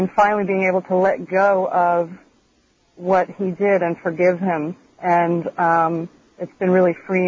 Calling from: Queens, New York, United States; I'm calling from Queens.

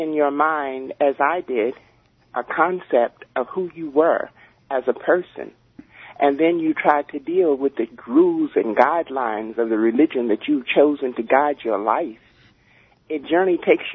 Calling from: Roselle, New Jersey, United States; I'm from Roselle, New Jersey.

